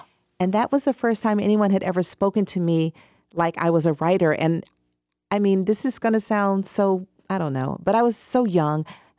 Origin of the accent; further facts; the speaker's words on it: Atlanta, Georgia, United States; I grew up on the southwest side of Atlanta. I went to Benjamin Mays High School. I graduated from Spelman College. Like, I am completely an Atlanta person.